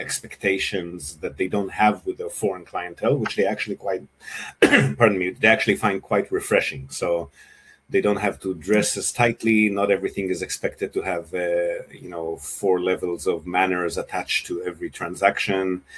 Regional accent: Israel; moved away as an adult; also born or lived in Australia; now in Japan; So I was born and bred in Israel, kind of ran away from Israel in my late 20s, migrated to Australia, lived there for about 10 years, so dual citizenship now. And then about 15 years ago, I moved to Japan with my partner

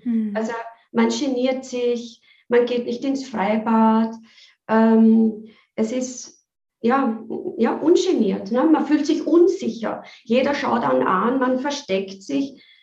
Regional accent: Vienna, Austria; ich bin aus Österreich, aus Wien

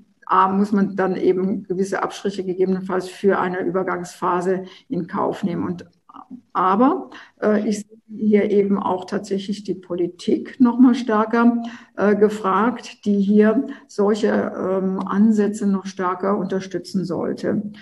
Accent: Germany; Also als Deutsche sind wir da ja nicht so gut unterwegs. Wir sind ja nun das Land der Ingenieure und der Techniker und so weiter.

